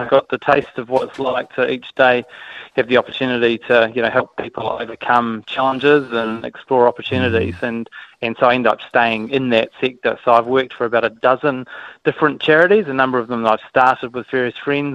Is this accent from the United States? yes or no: no; Wellington, New Zealand; so I grew up in the Wairarapa, trained as a chartered accountant in Wellington, and then worked in London.